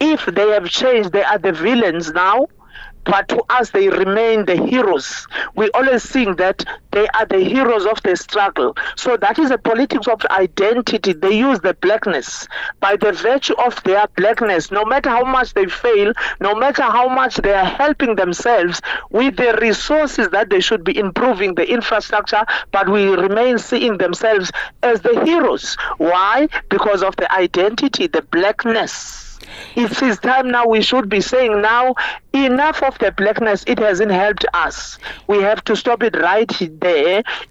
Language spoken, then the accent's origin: English; Eastern Cape, South Africa; now in Johannesburg, South Africa; I'm coming from the Eastern Cape, the poorest province.